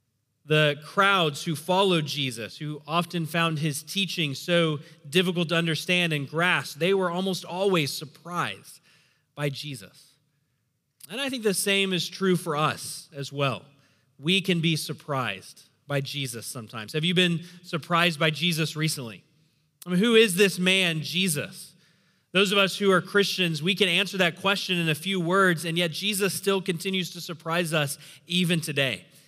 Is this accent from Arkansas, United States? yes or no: yes; Bentonville, Arkansas, United States; now in Bangkok, Thailand; I grew up in Bentonville, Arkansas, which is a pretty, you know, small town in the Midwest. And so moving to a major city like Bangkok, a city of 15 million people